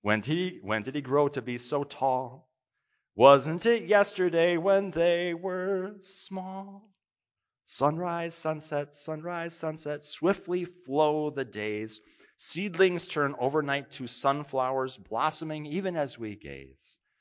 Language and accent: English; Brooklyn Center, Minnesota, United States; I grew up in Brooklyn Center, Minnesota, a northwest suburb of Minneapolis, at 4612 65th Avenue North.